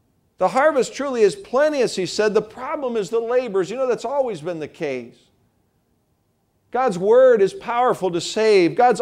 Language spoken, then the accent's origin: English; New York, United States; And though I grew up in New York State, New York City was not my favorite place to go.